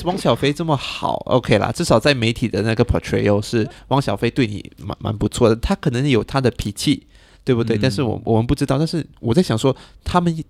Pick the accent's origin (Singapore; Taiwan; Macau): Singapore; 而且我们新加坡人因为疫情困在家里没事做